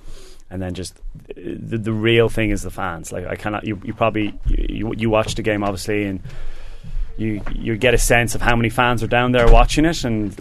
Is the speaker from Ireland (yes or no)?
yes; Ireland; And as an Irish person, you kind of go, geez, this is a bit mad, like.